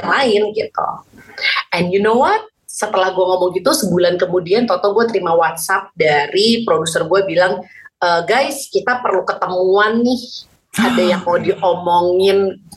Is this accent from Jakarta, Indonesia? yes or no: yes; Jakarta, Indonesia; Kita udah punya rumah, kita udah punya semuanya di Jakarta. Kita juga berdua besar di Jakarta.